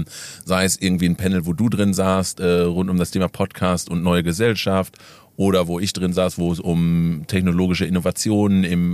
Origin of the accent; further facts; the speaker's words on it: North Rhine-Westphalia, Germany; Ich bin ja auch aus NRW hier, also es ist schon deutschlandweit vertreten.